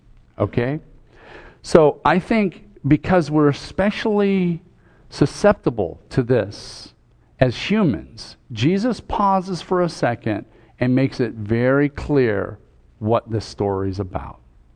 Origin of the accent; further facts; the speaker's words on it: Montana, United States; I grew up in Montana, lots of agriculture there.